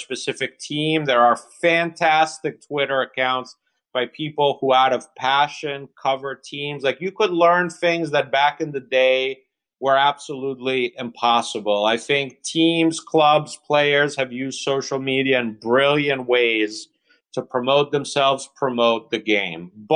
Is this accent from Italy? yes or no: yes; Italy; now in United States; This time of year, you know, I grew up in Italy. I'd spend a lot of my summers in the U.S. with my grandparents.